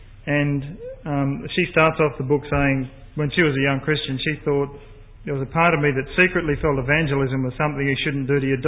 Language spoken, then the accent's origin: English; Bourke, New South Wales, Australia; Instead of somebody says to me, where do you come from? And I say, Bourke, and that's always a good talking point.